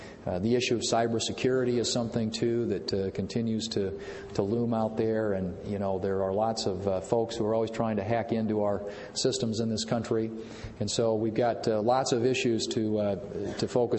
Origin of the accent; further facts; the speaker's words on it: Murdo, South Dakota, United States; in that small town of 600 people that, to me, the world sort of began and end at the city limits of my hometown of Murdo, South Dakota.